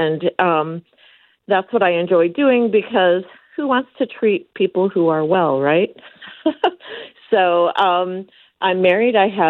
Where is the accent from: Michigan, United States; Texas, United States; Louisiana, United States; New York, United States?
Michigan, United States; Detroit; born there; I was born in Detroit, so I'm not a native of Connecticut